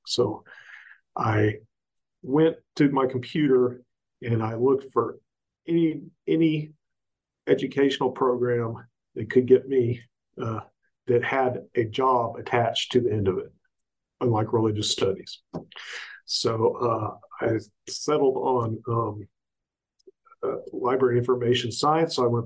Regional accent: Augusta, Georgia, United States; also born or lived in Asheville / Knoxville; So I grew up in Georgia, in Augusta, Georgia. And then from there, I went to high school in Asheville, North Carolina.

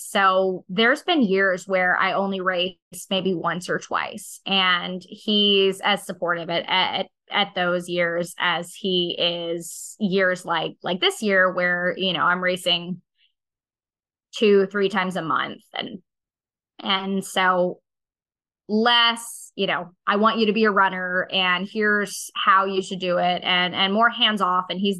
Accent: Arizona, United States; I grew up in Arizona, so this was literally the desert.

